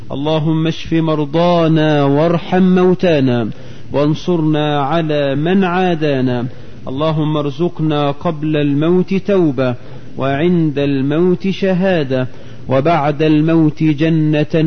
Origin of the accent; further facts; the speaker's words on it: Egypt; اللهم اجعل بلدنا مصر آمنة مطمئنة، رخاء سخاء، وسائر بلاد